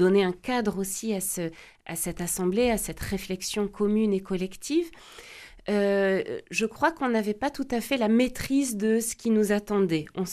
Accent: Saint-Gaudens, Occitanie, France; je viens du secteur de Saint-Gaudens

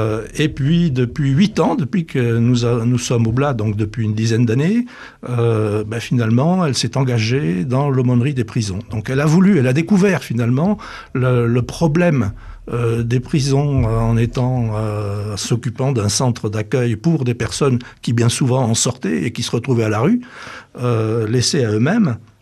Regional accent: Tarbes, Occitanie, France; born there; moved away as an adult; now in Antony, France; je suis parisien. C'est-à-dire que, originaire du Sud-Ouest, je suis né à Tarbes, mais à l'âge de 18 ans, je suis devenu étudiant à Paris, j'y suis resté.

